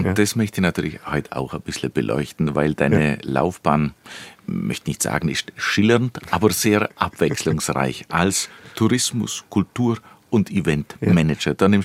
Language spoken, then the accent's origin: German; Bavaria, Germany; accent: Pfronten dialect; Wir sind beide aus Füssen. Du gebürtig, ich zur Zoche. Darum können wir schon in meiner Pfronta Mundart und du in der Fiersaar mehr oder weniger schwätzen.